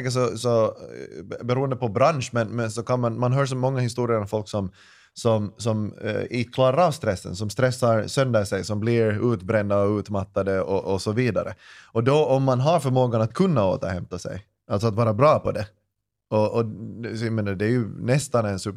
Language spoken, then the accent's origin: Swedish; Ekenäs, Uusimaa, Finland; Ni är sådana betongbarn, jag är från Ekenäs.